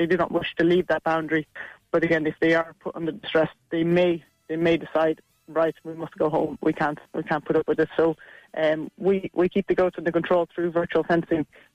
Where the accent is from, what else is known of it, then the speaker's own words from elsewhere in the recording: Munster, Ireland; also born or lived in Netherlands; Originally from Holland, but reared in Clare.